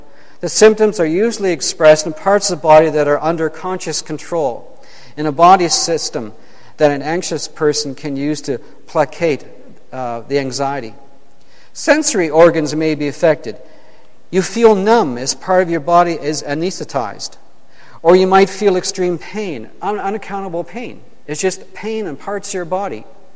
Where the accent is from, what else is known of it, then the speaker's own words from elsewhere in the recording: Ontario, Canada; I grew up in Eastern Ontario, not far from Cornwall, not far from Montreal. So, I'm back here, this is my old stomping ground